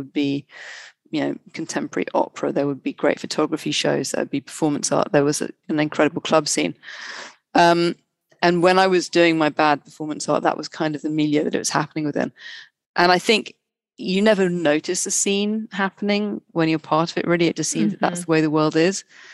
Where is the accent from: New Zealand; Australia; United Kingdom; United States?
United Kingdom; London; I wasn't in London at that time, although I'm a Londoner